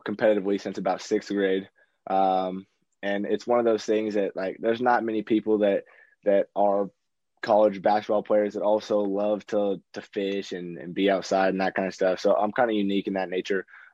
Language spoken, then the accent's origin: English; Carmel, Indiana, United States; I grew up in Carmel, Indiana, right near Indianapolis. I've been there since 2004.